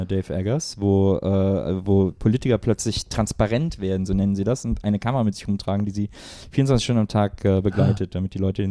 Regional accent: Wesseling, North Rhine-Westphalia, Germany; ich komme aus dem Rheinland, zwischen Köln und Bonn, aus Wesseling

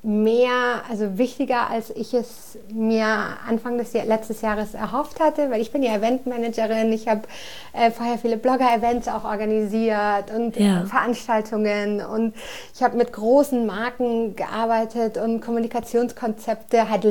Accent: Spain; German is a second language; ich bin ja Spanierin, Winter ist immer sehr schwer für mich hier.

